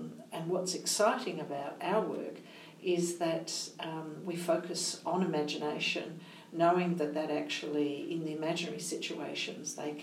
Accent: Nepal; So we're from Nepal.

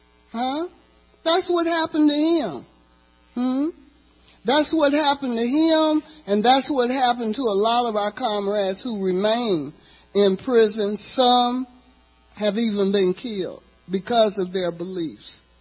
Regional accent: Kansas City, Kansas, United States; So, I grew up in Kansas City, Kansas, in a hard-working community

